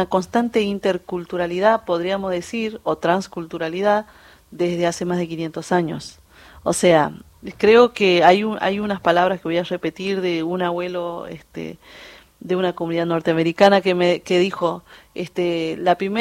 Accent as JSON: {"language": "Spanish", "town": "Cerro Quemado", "region": "Jujuy", "country": "Argentina", "tie": "born or raised there", "said": "Como a veces algunos turistas aparecen por la Quebrada de Humahuaca y nos hacemos am"}